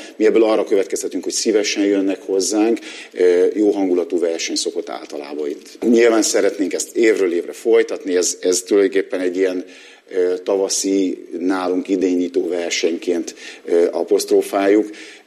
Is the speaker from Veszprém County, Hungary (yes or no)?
no; Miskolc, Borsod-Abaúj-Zemplén, Hungary; én a Csorbatavon nőttem föl, szerettünk volna egy nagyon jó minőségű sportrendezvényt itt Miskolcon a Csorbatavon.